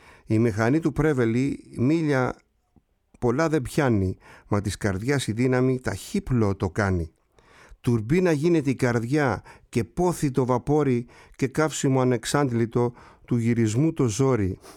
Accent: Kasos, South Aegean, Greece; στο νησί μου, στο αγαπημένο μας νησί την Κάσο

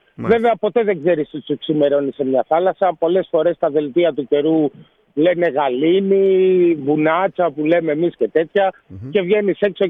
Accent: Piraeus, Attica, Greece; στον Πειραιά, ξέρεις ότι έχουμε μία με τη θάλασσα, έτσι, ένα άλλο contact.

